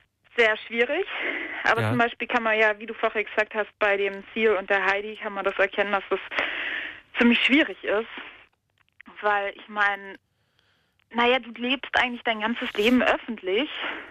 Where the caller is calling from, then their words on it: Überlingen, Baden-Württemberg, Germany; Aus Überlingen am Bodensee.